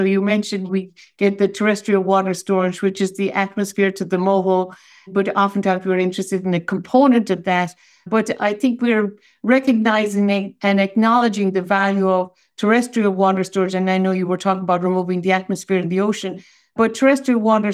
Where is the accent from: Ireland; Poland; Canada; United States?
Ireland; I come from Ireland originally, and people think water scarcity, it never stops raining, you know?